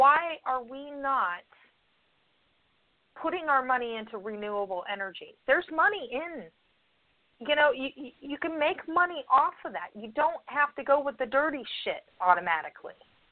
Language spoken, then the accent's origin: English; Palm Springs, California, United States; for new listeners, yes, I grew up in Southern California. But in Palm Springs, there's been a wind farm there.